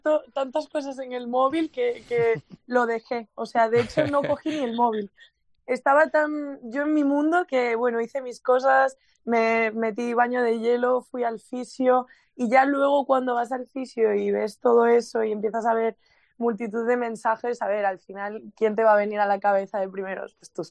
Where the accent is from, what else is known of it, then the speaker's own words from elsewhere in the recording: Vilagarcía, Galicia, Spain; pueda volver a conseguir, pues es algo muy bonito para Galicia y en mi caso para Vilagarcía, para mi pueblo.